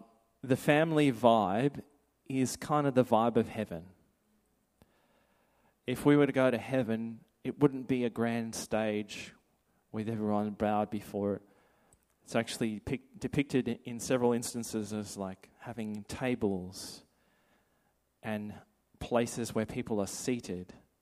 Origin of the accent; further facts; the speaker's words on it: Sydney, New South Wales, Australia; I come from Sydney originally. I lived on in a few different places